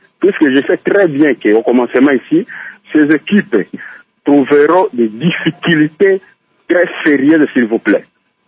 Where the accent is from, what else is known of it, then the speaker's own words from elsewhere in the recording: Bandundu, Kwilu, DR Congo; Comme moi je suis de Bandundu ville